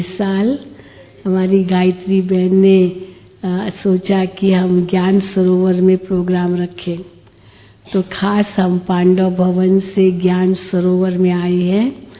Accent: Mumbai, Maharashtra, India; मुंबई हमारा home town है, हमारा जन्मभूमि, कर्म भूमि, सेवा भूमि शुरू की वो मुंबई ही है और खास कुलाबा ही है।

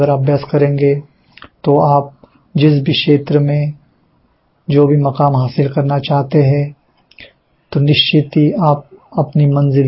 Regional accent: Ahmednagar, Maharashtra, India; मैं अहमदनगर महाराष्ट्र का रहने वाला हूँ.

